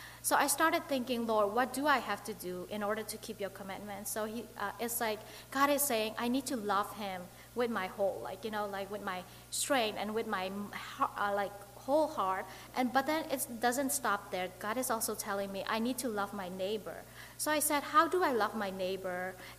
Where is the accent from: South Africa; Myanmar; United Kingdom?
Myanmar; now in Philadelphia, United States; I am from Burma.